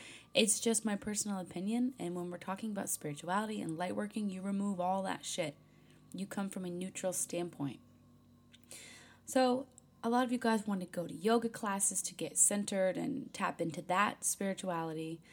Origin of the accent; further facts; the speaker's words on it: New England, United States; also born or lived in Indiana / Kentucky; I grew up in New England, was born and raised in southern Indiana-Kentucky border.